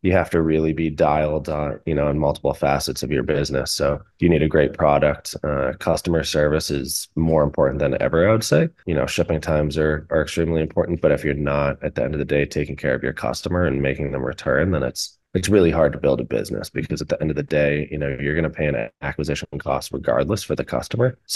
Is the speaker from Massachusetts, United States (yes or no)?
yes; Massachusetts, United States; also born or lived in Florida / Denver; I've hopped around a bit the past few years. I've lived in Florida. I'm originally from Massachusetts, lived in Denver for a while